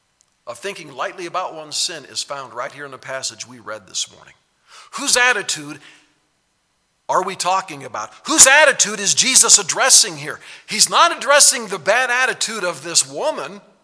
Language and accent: English; Hutchinson, Kansas, United States; born there; I grew up in Hutchinson, Kansas. That's where I was born. I shouldn't say I grew up there.